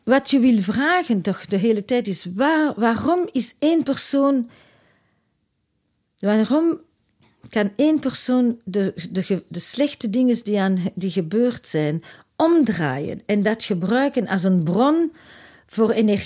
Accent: Antwerp, Belgium; now in Brussels, Belgium; En ik, nu zit ik in Brussel, maar ik kom uit Antwerpen.

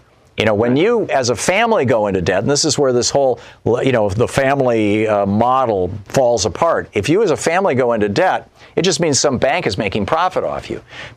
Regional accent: Lansing, Michigan, United States; in Lansing, Michigan, my hometown.

